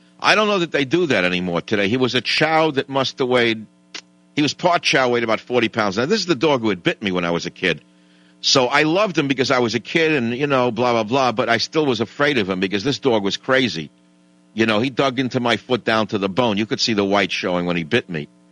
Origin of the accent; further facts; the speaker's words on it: Queens, New York, United States; I zoomed into the house I grew up in Queens.